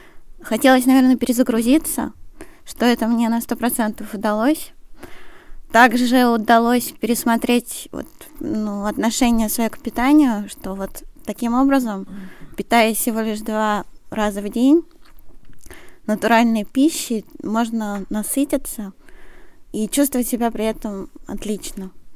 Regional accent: Moscow, Russia; я из Москвы.

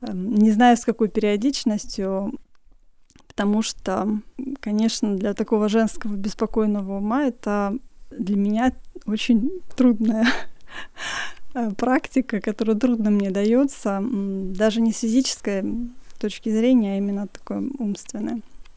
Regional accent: Moscow, Russia; я из Москвы.

